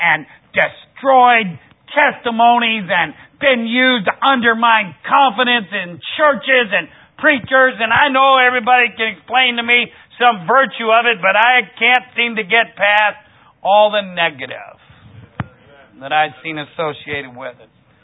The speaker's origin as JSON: {"language": "English", "region": "Midwest", "country": "United States", "accent": "Midwestern", "said": "I could tell they were thinking, you know, my Midwestern accent was a little odd"}